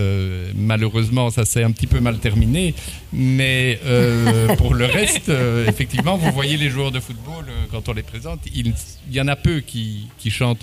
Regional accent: Belgium; moi, je viens de Belgique. Donc je suis à l'abbaye depuis 10 jours et j'y travaille comme bénévole.

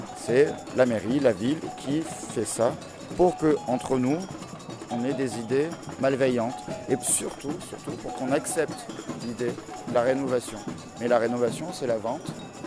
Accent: Provence-Alpes-Côte d'Azur, France; Moi, je viens de la Belle de Mai.

